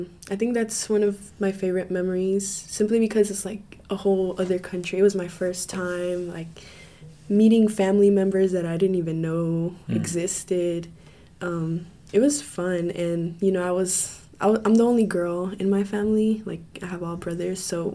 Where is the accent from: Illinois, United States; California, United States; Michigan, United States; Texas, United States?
Texas, United States; Fresno; also born or lived in Houston; So I was born in Houston, Texas, and I grew up in the southwest part in a little town called Fresno.